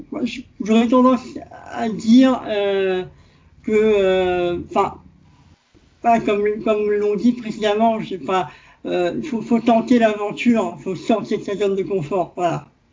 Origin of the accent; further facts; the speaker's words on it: Réunion, France; now in Chile; Je suis réunionnais. Donc, j'ai 27 ans. Je suis au Chili depuis maintenant bientôt 2 ans.